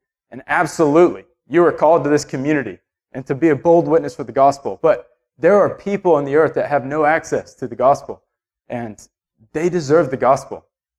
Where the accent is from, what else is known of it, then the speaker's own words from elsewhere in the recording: Georgia, United States; we grew up both here in Georgia, and we kind of have a really limited worldview and scope of what God's doing here.